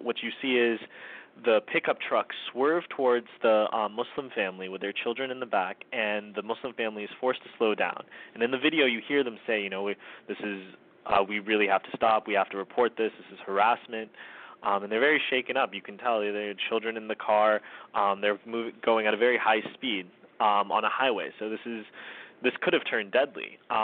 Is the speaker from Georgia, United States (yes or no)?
yes; Atlanta, Georgia, United States; also born or lived in Pakistan; I was born in Pakistan, but I spent most of my life in Atlanta.